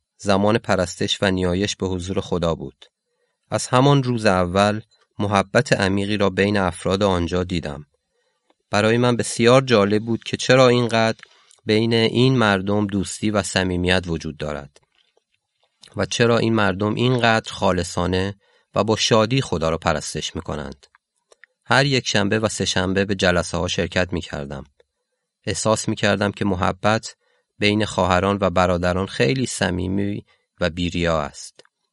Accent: Iran; و از ایران هستم.

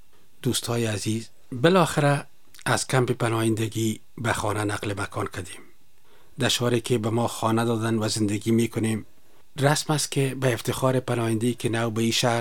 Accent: Kabul, Afghanistan; moved away; در شهر کابل تولد و بزرگ شدیم.

